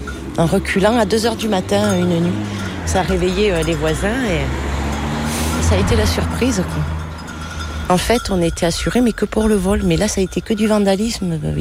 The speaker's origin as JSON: {"language": "French", "town": "Sumène", "region": "Occitanie", "country": "France", "tie": "born there", "said": "je suis née à Sumène, j'ai 45 ans"}